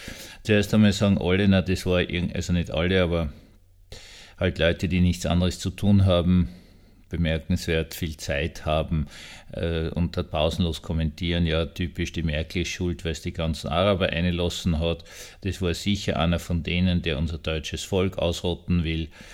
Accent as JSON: {"language": "German", "country": "Austria", "said": "also ich war als Österreicher, habe also absolut kein Verständnis für diese Faschingsumzüge"}